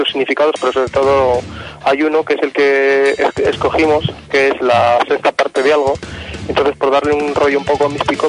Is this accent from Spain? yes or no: yes; Burgos, Castile and León, Spain; Bueno, pues venimos de Burgos